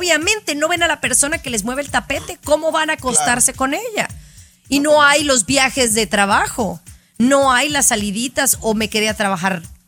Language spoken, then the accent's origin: Spanish; Guadalajara, Jalisco, Mexico; Fíjense que es muy chistoso porque yo soy de Guadalajara, Jalisco, donde se da el tequila, cerquita de Tequila